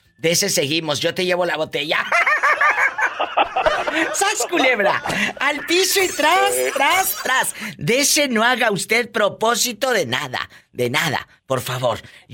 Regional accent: Tamaulipas, Mexico; Sí, pero yo soy de Tamaulipas, acuérdate.

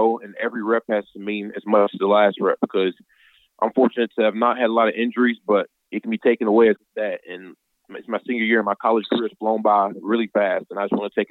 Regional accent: Louisville, Kentucky, United States; I grew up in Louisville, Kentucky

